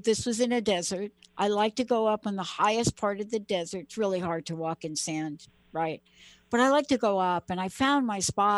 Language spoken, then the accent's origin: English; New York, United States; I'm from New York.